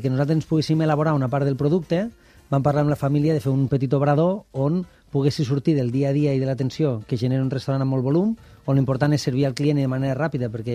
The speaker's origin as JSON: {"language": "Catalan", "town": "Lleida", "region": "Catalonia", "country": "Spain", "said": "Nosaltres som de Lleida, ja es nota amb l'accent, i això no canviarem mai, vull dir, som d'allà."}